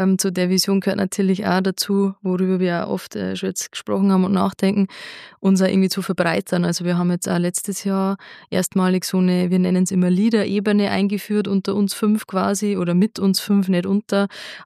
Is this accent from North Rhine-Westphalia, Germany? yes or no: no; Regensburg, Bavaria, Germany; mich als gebürtige Regensburgerin